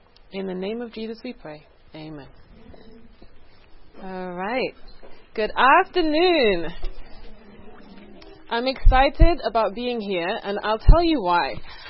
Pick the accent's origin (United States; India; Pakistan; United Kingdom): United Kingdom; England; moved away; I'm originally from England. My accent is not that strong now because I've been in this country for a while.